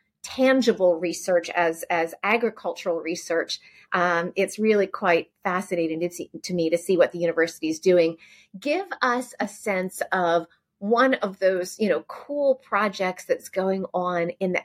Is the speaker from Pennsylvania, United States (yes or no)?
yes; Pennsylvania, United States; I grew up in Amish country. I was surrounded by farms in Lancaster County, Pennsylvania.